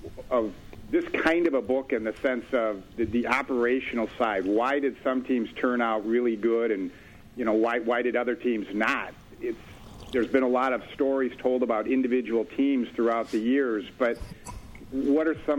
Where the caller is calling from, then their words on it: Minneapolis, Minnesota, United States; Minneapolis.